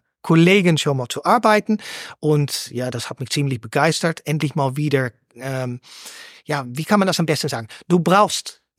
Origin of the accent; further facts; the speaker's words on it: Netherlands; moved away as an adult; now in Germany; ich bin der Niederländer bei InnoVex und wohne seit 2014 jetzt in Deutschland. Ich bin tatsächlich von den Niederlanden umgezogen nach Deutschland.